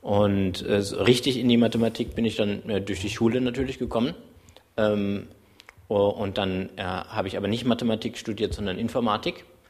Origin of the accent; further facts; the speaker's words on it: Rhineland, Germany; Ich komme aus dem Rheinland.